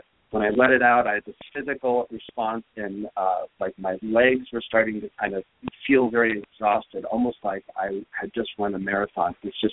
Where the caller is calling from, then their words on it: Woodstock, Illinois, United States; so I'm actually calling from the Chicago area, from Woodstock.